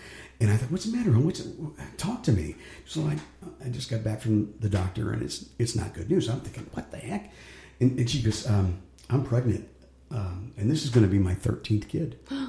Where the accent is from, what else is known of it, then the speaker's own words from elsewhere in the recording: Cleveland, Ohio, United States; And I came from the Cleveland area, which was rock and roll capital of the world, right?